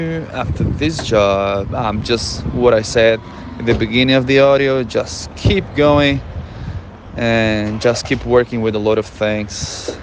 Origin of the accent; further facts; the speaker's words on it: Brazil; English is a second language; I would love if I could work in the things that I used to study in Brazil, in my hometown, did in my hometown as a civil engineer.